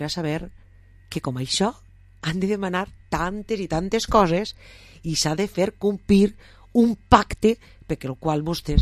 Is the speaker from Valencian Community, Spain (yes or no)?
yes; Vila-real, Valencian Community, Spain; De Vila i de Termet, perquè així en Vila Real som de la Vila i del Termet.